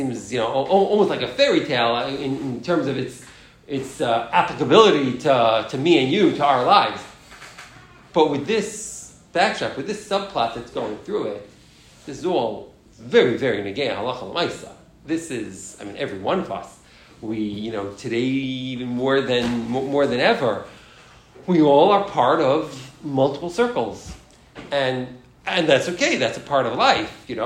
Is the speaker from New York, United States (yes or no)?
yes; New York City, New York, United States; I'm Jewish. I'm also a New Yorker, and I'm also an American.